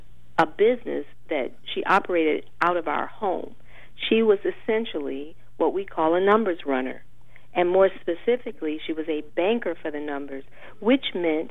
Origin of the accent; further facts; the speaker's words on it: Detroit, Michigan, United States; because growing up in Detroit, there was not this competition from OTB.